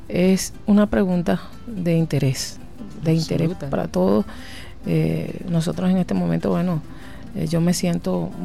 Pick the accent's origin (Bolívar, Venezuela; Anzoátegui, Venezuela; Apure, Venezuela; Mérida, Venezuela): Bolívar, Venezuela; Ludovina; born there; Bueno, Ludovina, Ludovina es el estado Bolívar, ¿verdad?